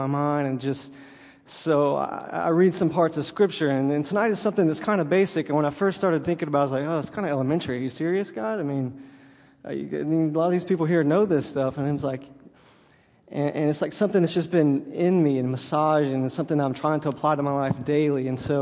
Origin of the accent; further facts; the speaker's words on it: Alabama, United States; I'm a simple guy. I'm from Alabama, okay?